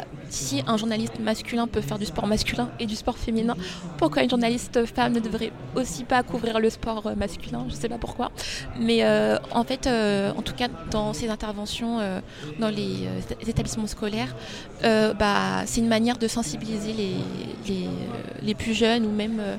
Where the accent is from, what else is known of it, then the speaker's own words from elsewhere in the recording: Neuilly-sur-Marne, Île-de-France, France; parce que moi je viens de Neuilly-sur-Marne dans le 93.